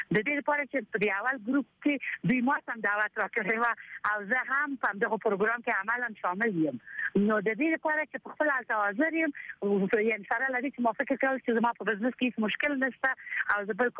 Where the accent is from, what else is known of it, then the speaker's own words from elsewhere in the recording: Ghazni, Afghanistan; مثلا زه د غزنی ولایت نه یم